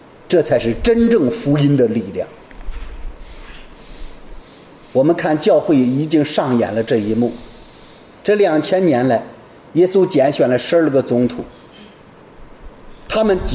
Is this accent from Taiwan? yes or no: no; China; 我们中国人常说的这个世道不好，男女都像一个女人